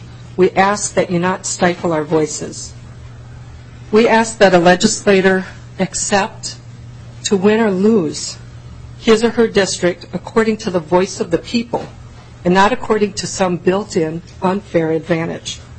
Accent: Rochester, Minnesota, United States; I hail from Rochester.

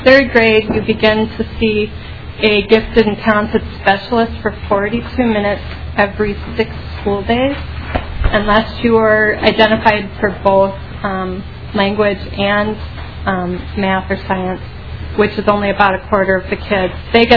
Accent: Rochester, United States; I'm from Rochester.

